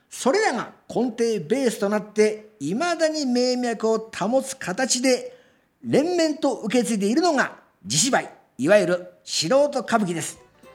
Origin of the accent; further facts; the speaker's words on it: Ueda, Nagano, Japan; しゃべり手は私、落語家上田市出身、